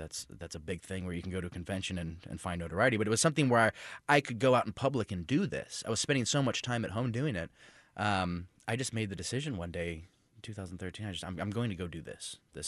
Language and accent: English; St. Louis, Missouri, United States; moved away as an adult; now in Kansas City, United States; As mentioned, I'm from St. Louis. I lived there until I was nearly 21.